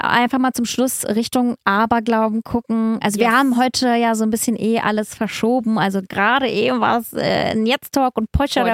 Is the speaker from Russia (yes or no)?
yes; Russia; moved away; erinnert mich auch so heftig an meine Kindheit in Russland